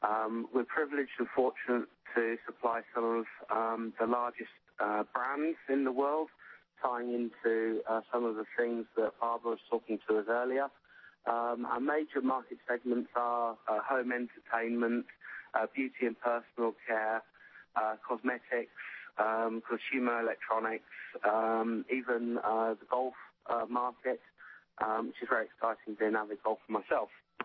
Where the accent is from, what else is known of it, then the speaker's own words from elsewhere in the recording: England, United Kingdom; now in Thalgau, Austria; I am English stroke European, so forgive me if some of the terminology is a bit different as we move on.